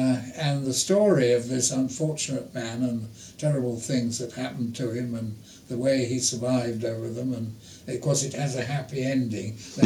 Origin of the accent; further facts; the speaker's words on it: England, United Kingdom; as an Englishman.